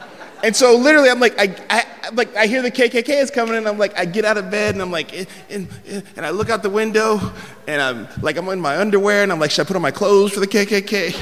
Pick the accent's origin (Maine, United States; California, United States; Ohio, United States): California, United States; San Francisco; And I'm from San Francisco. I've never, ever heard that before